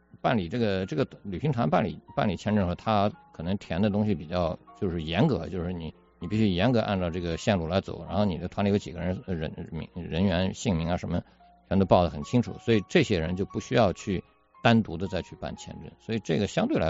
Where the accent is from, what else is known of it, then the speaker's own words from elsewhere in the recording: China; 因为我们作为中国人嘛，就是说你的文化背景比较像